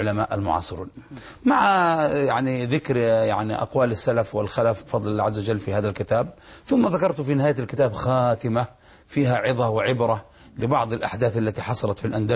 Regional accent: Yemen; مشايخ عندنا في اليمن كبار،

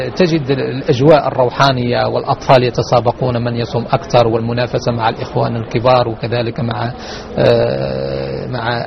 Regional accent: Morocco; now in Brazil; البرازيل انتقلت إليها 2002 يعني هاجرت من المغرب إلى البرازيل،

